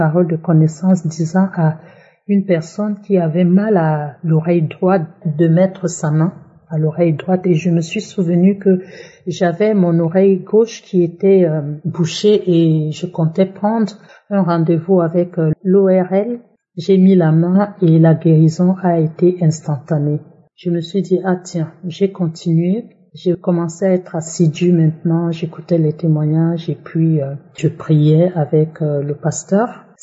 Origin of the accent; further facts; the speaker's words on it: Cameroon; Je suis camerounaise